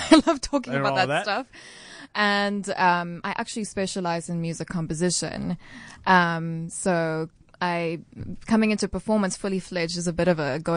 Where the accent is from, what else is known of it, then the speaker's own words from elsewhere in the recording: Somerset West, Western Cape, South Africa; I grew up in Somerset West.